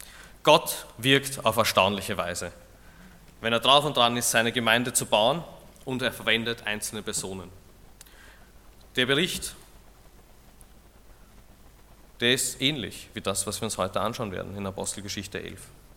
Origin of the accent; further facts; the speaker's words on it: Vienna, Austria; ich bin aus Wien, gehe in die evangelikale Gemeinde Wien-Meidling